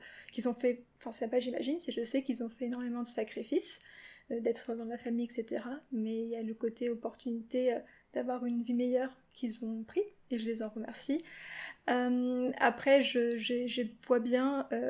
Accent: Paris, Île-de-France, France; Moi, je suis née à Paris avec ma sœur et j'ai vécu ici depuis que je suis née.

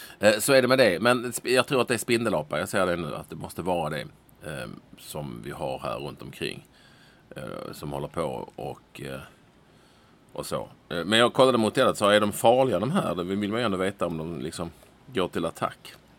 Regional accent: Skåne, Sweden; accent: Scanian; för jag blir hånad här hemma om jag pratar för mycket skånska

